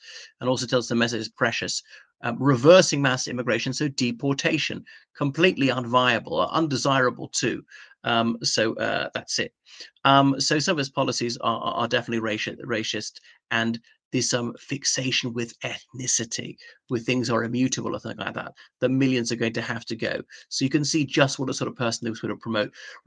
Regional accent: Ireland; I mean, I'm definitely not British by his standard. I'm from the Irish Republic.

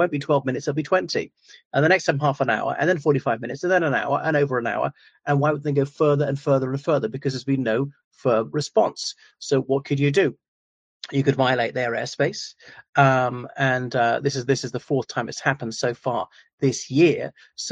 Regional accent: Ireland; from Ireland.

